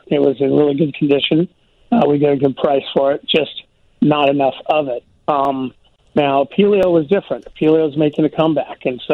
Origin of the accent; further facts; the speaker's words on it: Lake Tahoe, United States; was basically a ski bum in my hometown of Lake Tahoe.